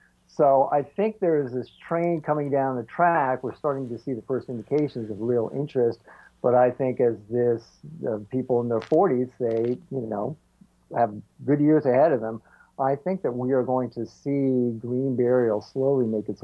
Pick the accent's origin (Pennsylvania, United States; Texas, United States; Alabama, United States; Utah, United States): Pennsylvania, United States; I'm part of a helped establish a natural cemetery near my hometown here in eastern Pennsylvania